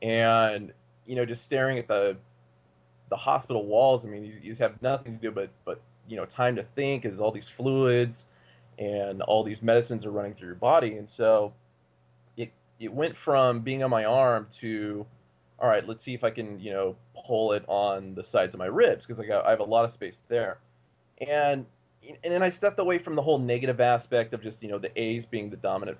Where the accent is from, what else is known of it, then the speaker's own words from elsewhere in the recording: Bakersfield, California, United States; also born or lived in Bay Area / Pacific Northwest; I was born in the Bay Area, so I kind of was already used to a big city atmosphere as a young kid, and then lived in Bakersfield, California for most of my life, so Southern California.